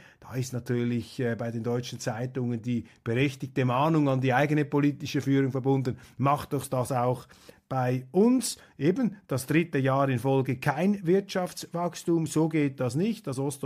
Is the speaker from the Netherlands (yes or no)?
no; Switzerland; ob ich da als Schweizer zu abgehoben oder was auch immer bin